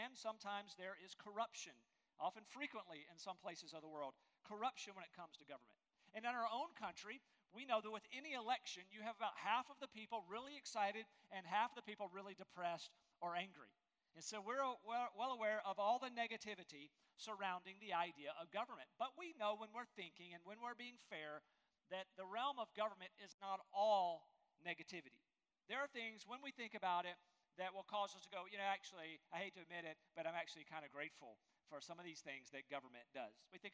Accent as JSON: {"language": "English", "region": "North Carolina", "country": "United States", "tie": "born or raised there", "said": "mayors of towns I've known about because I grew up in Eastern North Carolina."}